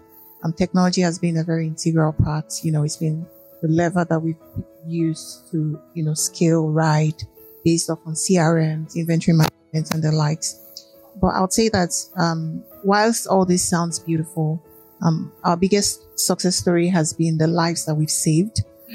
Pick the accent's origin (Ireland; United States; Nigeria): Nigeria; being the only Nigerian and being a Nigerian woman on that platform.